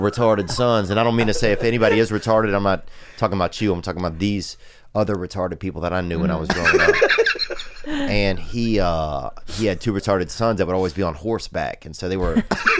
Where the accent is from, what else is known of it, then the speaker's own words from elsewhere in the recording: Louisiana, United States; In Louisiana.